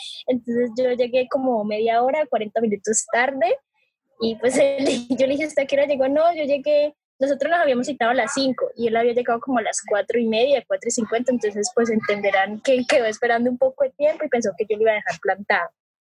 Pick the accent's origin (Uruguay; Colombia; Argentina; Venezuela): Colombia; Usted sabe que uno como colombiano uno se emociona y habla rápido